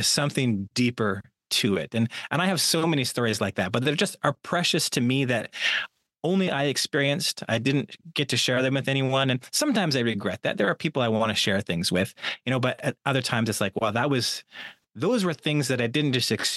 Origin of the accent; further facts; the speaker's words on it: Canada; now in United States; So this was Canada. I grew up in Canada and then now I live in the United States.